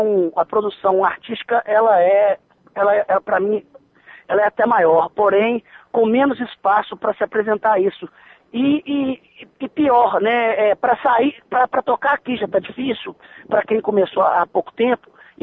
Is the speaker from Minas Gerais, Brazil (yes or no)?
yes; Minas Gerais, Brazil; a gente é mineiro